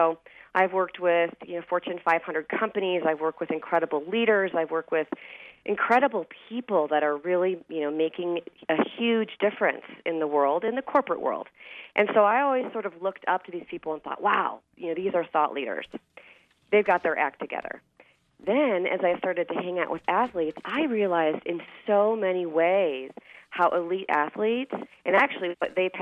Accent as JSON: {"language": "English", "region": "Midwest", "country": "United States", "said": "I'm from the Midwest. A hill is, you know, it's basically non-existent."}